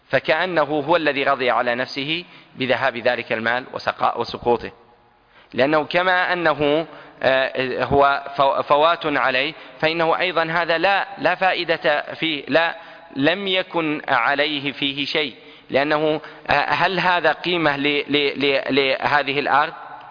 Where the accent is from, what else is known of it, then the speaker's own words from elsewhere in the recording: Saudi Arabia; عندنا في السعودية مثلا